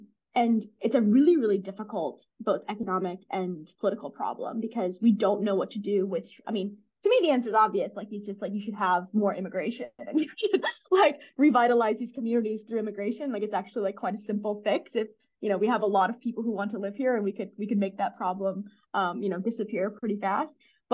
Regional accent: Baltimore, Maryland, United States; like I grew up in Maryland, obviously, so Baltimore

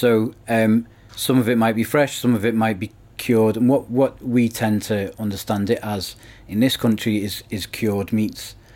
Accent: Liverpool, North West England, United Kingdom; Growing up in Liverpool, you just don't associate that kind of thing at all with this area.

